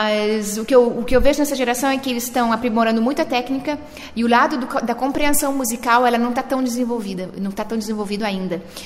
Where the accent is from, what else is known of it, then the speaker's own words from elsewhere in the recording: Santa Maria, Rio Grande do Sul, Brazil; moved away; Eu sou gaúcha, né? Eu sou de Santa Maria.